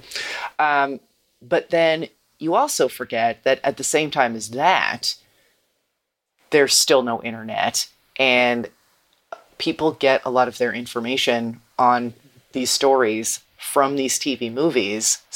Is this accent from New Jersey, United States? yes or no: yes; New Jersey, United States; We're both from Jersey. We don't know anything.